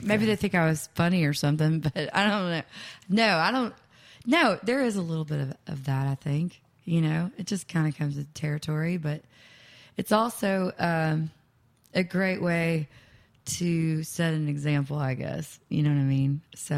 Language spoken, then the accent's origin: English; Nashville, Tennessee, United States; let's move out to LA, because I grew up here in Nashville, and I loved Nashville, but I also hated it.